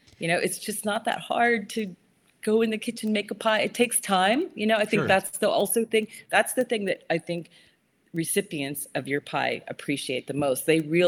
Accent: Iowa, United States; My film kicks off with the fact that I got this pie baking job in Malibu and I had no qualifications. And I said, I'm from Iowa and I got the job.

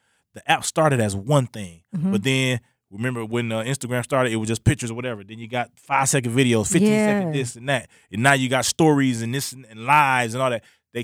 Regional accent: Milwaukee, Wisconsin, United States; I'm a kid from Milwaukee that grew up on 16th and Atkinson, the capital

